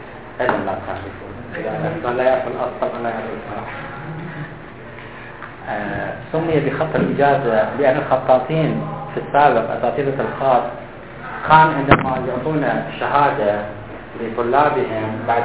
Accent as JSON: {"language": "Arabic", "town": "Mandali", "region": "Diyala Governorate", "country": "Iraq", "tie": "born or raised there", "also_born_or_lived": "Najaf / Baghdad", "second_language": "Arabic", "said": "أنا وإن كنت كردي الأصلي والنسبي لكنني عربي اللساني والأدبي تعلمت العربية من خلال دراستي في العراق درسنا باللغة العربية من الأول الابتدائي إلى الأول الجامعي في الابتدائية والمتوسطة أنهيتهما في مندلي"}